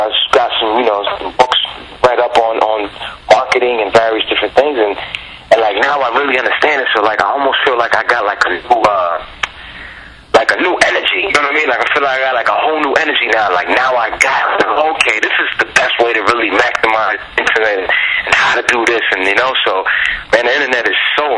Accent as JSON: {"language": "English", "town": "New York City", "region": "New York", "country": "United States", "said": "I'm from the Lower East Side of New York City. You know, wonderful place, very diverse."}